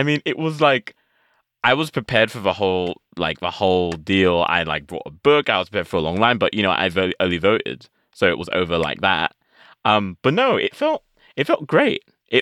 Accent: England, United Kingdom; now in United States; I had just applied for like American citizenship not too long before. I'm from England originally.

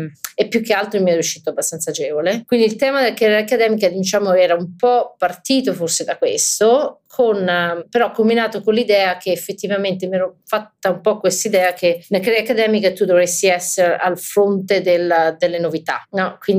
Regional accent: Rome, Lazio, Italy; Sono cresciuta a Roma e sono stata a Roma fino all'università, quindi direi tanto, visti i canoni di oggi.

